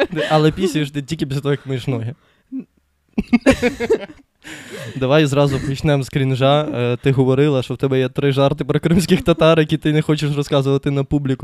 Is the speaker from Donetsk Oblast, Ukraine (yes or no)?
yes; Mariupol, Donetsk Oblast, Ukraine; я з Маріуполя і пишаюсь цим.